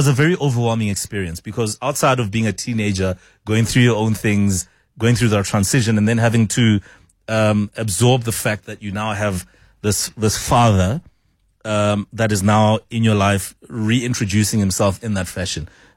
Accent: Soweto, Gauteng, South Africa; I grew up in Dube, Soweto.

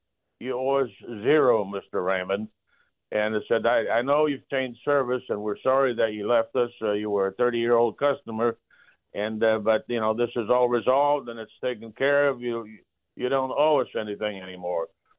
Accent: Switzerland; I am from Switzerland.

